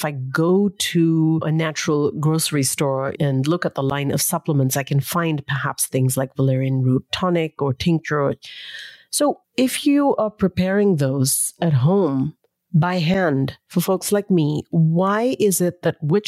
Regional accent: India; I'm from South Asia, I'm from India

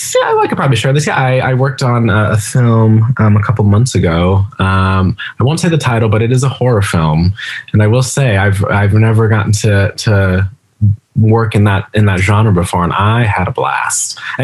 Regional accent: Denver, Colorado, United States; Like I grew up in Denver, and every time the national tours would come in, my grandma and I would take me to a show.

